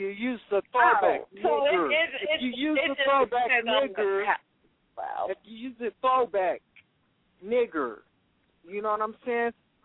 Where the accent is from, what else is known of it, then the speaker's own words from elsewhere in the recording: Kansas City, Missouri, United States; I'm from Kansas City.